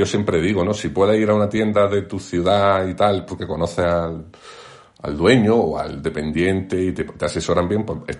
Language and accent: Spanish; Granada, Andalusia, Spain; Pero, por ejemplo, nosotros que somos de Granada, ¿no?